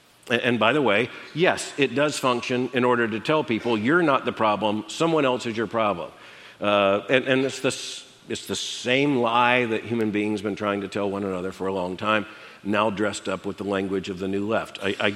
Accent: the South, United States; I grew up in the South, born in the 1950s, though barely, and growing up in the 1960s.

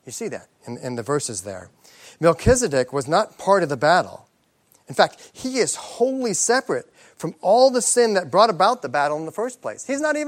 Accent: United States; I'm an American.

